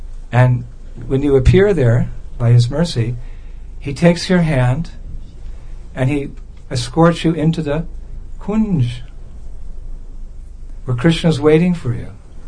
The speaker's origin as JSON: {"language": "English", "region": "California", "country": "United States", "tie": "born or raised there", "said": "When I was a kid, I was from California."}